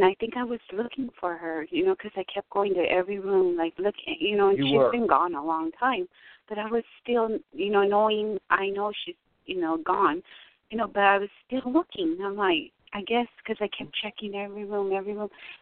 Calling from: Arizona, United States; Okay, I'm calling from Arizona.

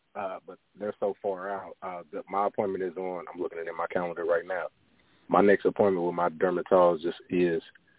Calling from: St. Louis, Missouri, United States; I'm calling from Missouri, St. Louis, Missouri.

